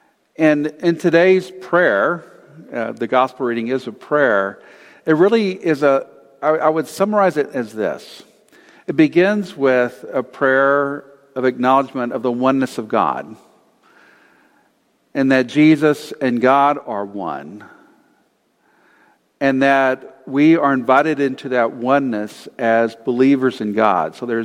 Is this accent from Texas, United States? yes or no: yes; Texas, United States; also born or lived in California; And I come from Texas, of course, there's Texans and everybody else. But then at one point, I moved from Texas to California.